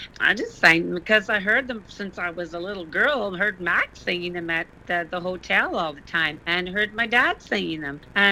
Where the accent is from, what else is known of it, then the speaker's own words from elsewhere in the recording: Ottawa Valley, Canada; But growing up in the Ottawa Valley in Queo, in the hotel, I heard music 7 days a week.